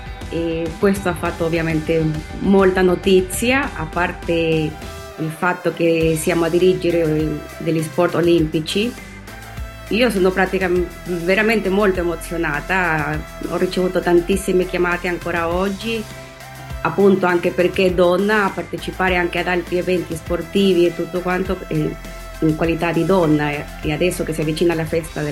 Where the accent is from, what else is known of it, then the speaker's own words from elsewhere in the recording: Rome, Lazio, Italy; Io sono di Roma.